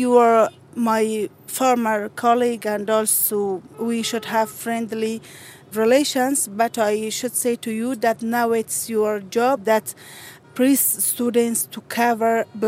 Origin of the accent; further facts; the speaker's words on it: Badakhshan, Afghanistan; Badakhshan.